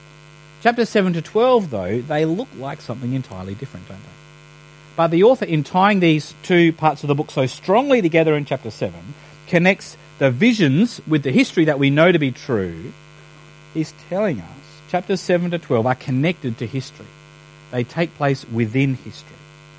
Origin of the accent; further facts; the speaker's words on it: Darwin, Northern Territory, Australia; When I was growing up in Darwin, people used to tell stories about kids out in the outback who had never, ever seen rain.